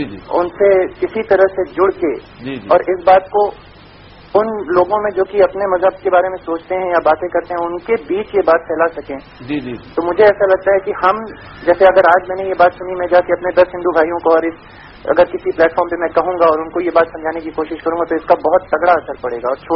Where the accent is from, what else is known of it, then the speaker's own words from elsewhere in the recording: Pune, Maharashtra, India; now in Hyderabad, India; جی میں حیدرآباد سے بول رہا ہوں، میں ایکچولی پونا سے ہوں.